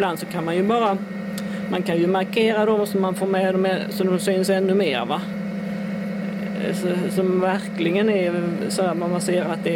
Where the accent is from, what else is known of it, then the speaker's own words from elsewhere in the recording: Ängelholm, Skåne, Sweden; för jag är från Ängelholm